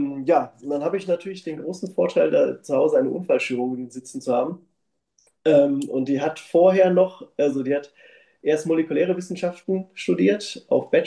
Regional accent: North Rhine-Westphalia, Germany; ja, ich komme ja aus dem Ruhrpott, wie man ja gehört hat.

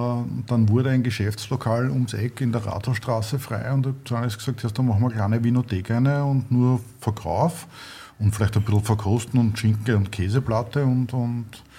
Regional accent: Großenzersdorf, Lower Austria, Austria; now in Probstdorf, Austria; Ich bin in Großenzersdorf aufgewachsen.

